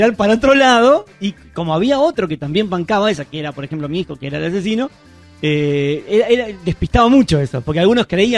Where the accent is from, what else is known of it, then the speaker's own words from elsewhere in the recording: Argentina; el que enfrento sepa que soy argentino.